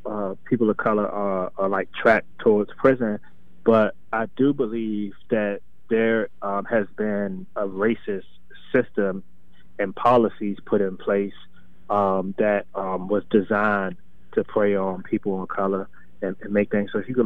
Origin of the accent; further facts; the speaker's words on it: Washington, District of Columbia, United States; I grew up in Washington, D.C., Northeast, around, I guess, late 80s, early 90s was the time I was there.